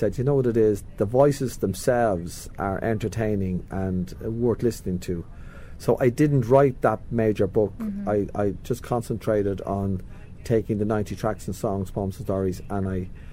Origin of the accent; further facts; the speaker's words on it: Dublin, Leinster, Ireland; I did a book then after that, about me growing up in Dublin.